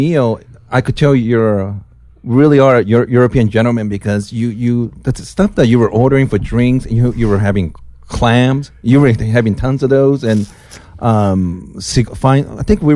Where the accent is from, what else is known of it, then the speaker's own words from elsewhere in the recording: Japan; And I'm from Japan